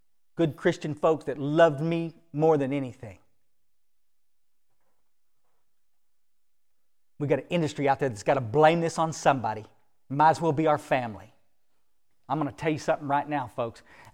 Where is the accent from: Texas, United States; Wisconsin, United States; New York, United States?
Texas, United States; I grew up here in the Hill Country, but I'd gone away in about 1973, I guess, to Houston and gotten an apprenticeship program